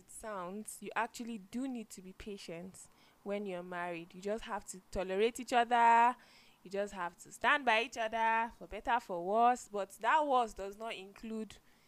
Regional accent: Nigeria; Me, I'm a Nigerian.

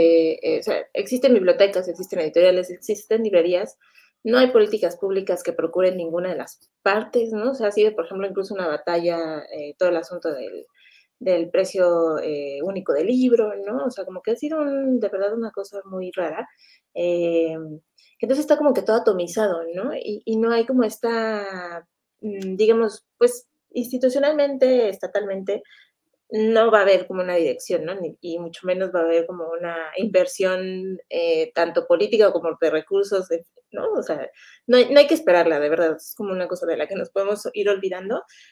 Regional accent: Mexico; es un lugar que como mexicanos frecuentamos

